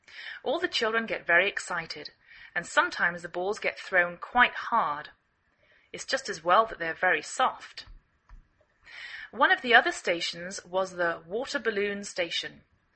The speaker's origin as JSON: {"language": "English", "region": "England", "country": "United Kingdom", "lives_now": "United States"}